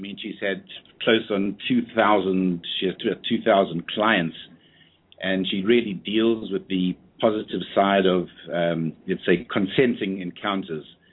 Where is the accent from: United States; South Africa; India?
South Africa; moved away as an adult; my parents are British, but I was born in South Africa, stayed there for 19 years, grew up right in the middle of the apartheid era